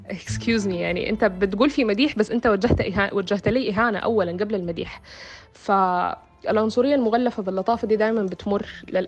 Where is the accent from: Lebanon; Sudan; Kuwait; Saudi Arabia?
Sudan; أنا كسودانية أو كعربية سمراء البشرة أو سوداء البشرة